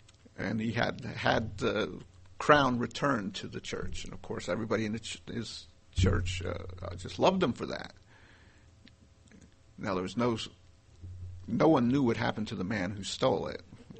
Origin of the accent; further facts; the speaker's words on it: New Jersey, United States; I'm originally from New Jersey, and of course, in the New York newspapers, there were always stories about the mafia when I was back there growing up.